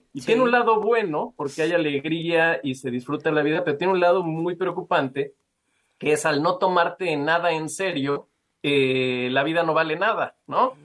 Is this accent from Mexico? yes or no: yes; Mexico; Este mestizaje, sí. Esta mezcla, esta contradicción permanente que somos los mexicanos